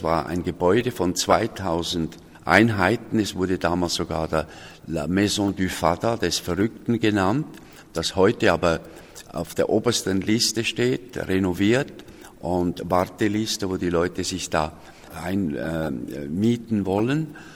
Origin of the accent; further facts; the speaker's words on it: Zurich, Switzerland; ein Bauernbub aus Bern, also durch meinen Großvater, ich bin in Zürich aufgewachsen